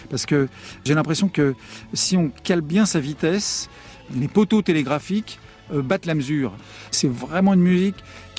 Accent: France; moved away; quand j'étais gamin et adolescent en France

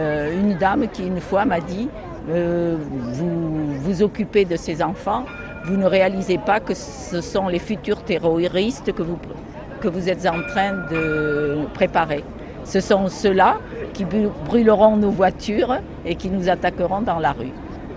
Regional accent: Bordeaux, Nouvelle-Aquitaine, France; now in Nice, France; Non, je ne suis pas niçoise du tout. Je suis bordelaise

